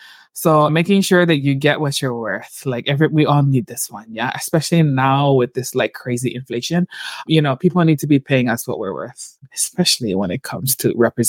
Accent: Hawaii, United States; I love being Hawaiian. That's all I got to say. I'm so honored to be Hawaiian and to represent our people and carry our aloha and our kuleana and our kupuna with us wherever we go

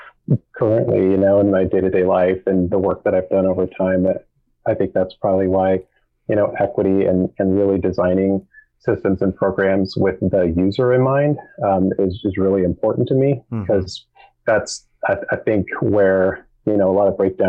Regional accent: Canby, Oregon, United States; But yeah, I grew up in Canby. My family moved there when I was 6 years old, and my parents still live there now, and my aunt and some other family members.

